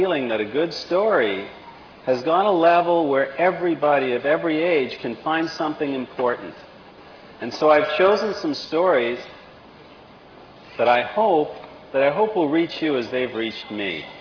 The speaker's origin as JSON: {"language": "English", "town": "Winnipeg", "region": "Manitoba", "country": "Canada", "said": "and I'm from Winnipeg."}